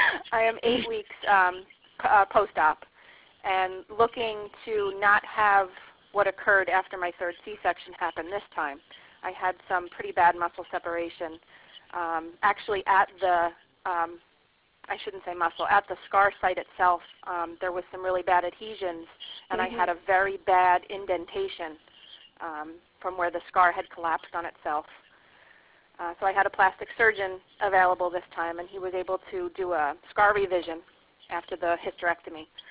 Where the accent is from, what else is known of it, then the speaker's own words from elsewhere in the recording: New York, United States; from New York.